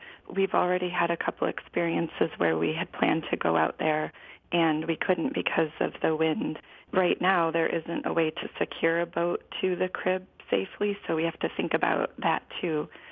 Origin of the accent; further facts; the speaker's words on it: Michigan, United States; It's a special place to all of us from when we were kids growing up in Michigan.